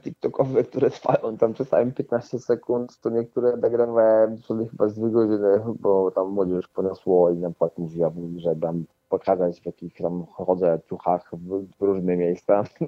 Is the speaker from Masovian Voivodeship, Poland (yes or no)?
yes; Warsaw, Masovian Voivodeship, Poland; urodziłem się po prostu w Warszawie na Żoliborzu. Właściwie na Mokotowie, a potem się przeprowadziłem na Żoliborz właśnie i wychowywałem przez to cały czas na osiedlu